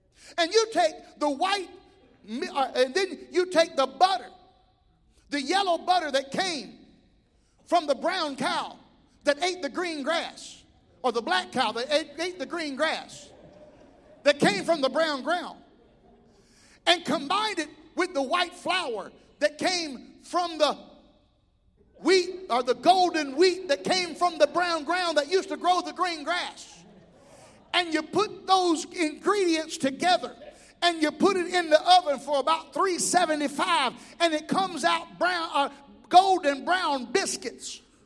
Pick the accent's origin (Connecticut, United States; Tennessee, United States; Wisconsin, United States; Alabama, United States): Alabama, United States; Mobile; also born or lived in Panama City / Blountstown; I'm from Mobile, Alabama, which was a big town. Even though I lived in the rural area, I'm from the big town. Then I moved from there to Panama City, Florida, the redneck Riviera.